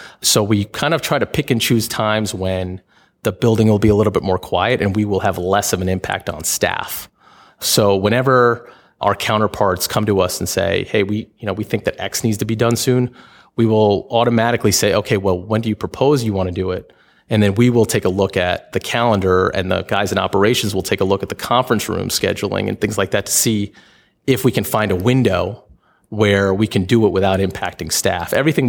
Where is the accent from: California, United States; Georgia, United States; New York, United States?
New York, United States; I am from New York, and they are, my wife's my first love.